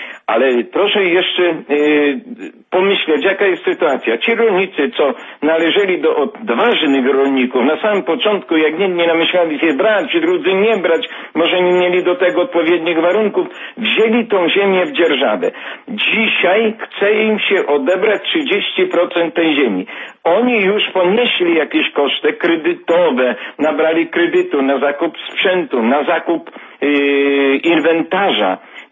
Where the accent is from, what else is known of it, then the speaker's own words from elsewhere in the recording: Lubusz Voivodeship, Poland; pochodzę z powiatu Świebodzińskiego